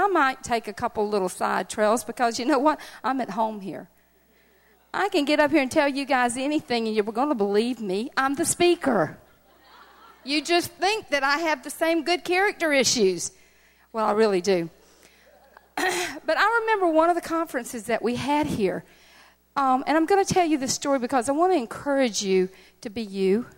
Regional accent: the South, United States; You can tell I'm from Southern USA. I've got all kinds of little sayings like that.

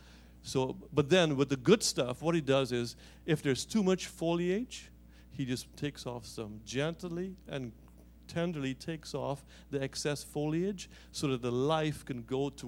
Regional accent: Guyana; I hark back to my time growing up in Guyana, and because labor was cheap, we used to have servants that worked in our house.

